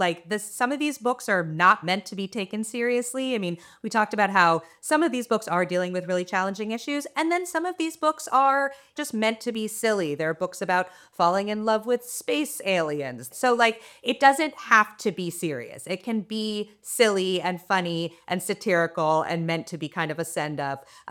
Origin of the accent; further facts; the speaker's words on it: Keene, New Hampshire, United States; I grew up in Keene, New Hampshire, which is a small town kind of right on the border by Vermont.